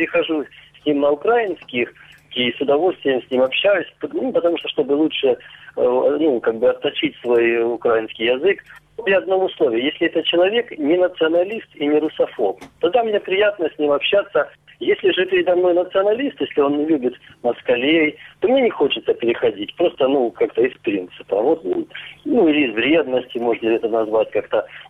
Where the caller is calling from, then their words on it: Luhansk Oblast, Ukraine; first language Russian; Ukrainian is a second language; я з Луганської області. От я хочу сказати про свій опит. Да, я російськомовний, как бы, да, люблю російський язик